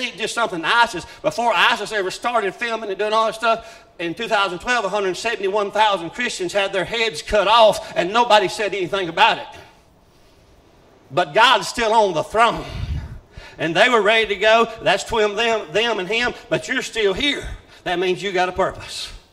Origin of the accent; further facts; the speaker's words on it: Plattsburgh, Mississippi, United States; from Plattsburgh.